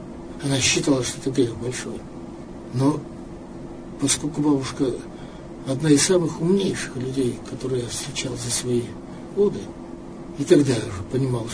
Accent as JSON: {"language": "Russian", "region": "Ural", "country": "Russia", "tie": "born or raised there", "said": "Ну, вы знаете, что я родился, вырос на Урале."}